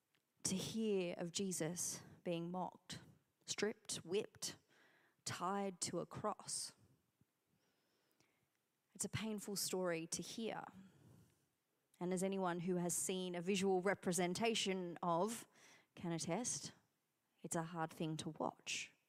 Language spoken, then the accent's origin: English; Australia; It was in stark contrast to growing up in Australia